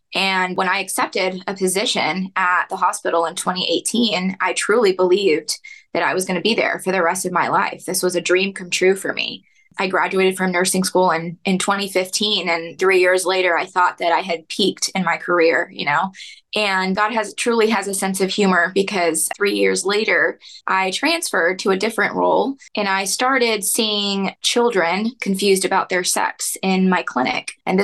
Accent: Houston, Texas, United States; I'm from Houston, Texas, born and raised

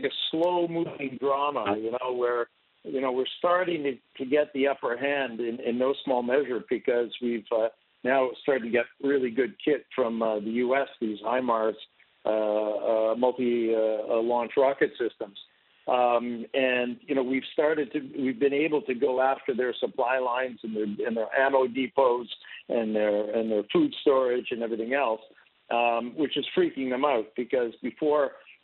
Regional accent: Canada; I'm a Canadian

